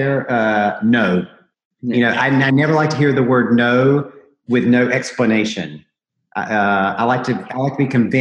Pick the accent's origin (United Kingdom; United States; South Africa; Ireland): United States; the South; I grew up in the South and evangelical